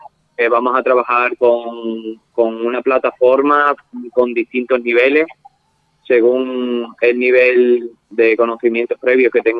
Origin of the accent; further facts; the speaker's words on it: Almendralejo, Extremadura, Spain; tengo experiencia en otras localidades como Mérida y Villafranca de los Barros, aunque soy natural de Almendralejo